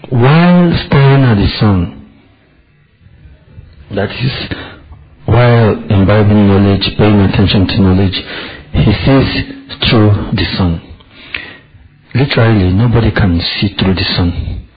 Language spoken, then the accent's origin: English; Nigeria; I'm from Nigeria.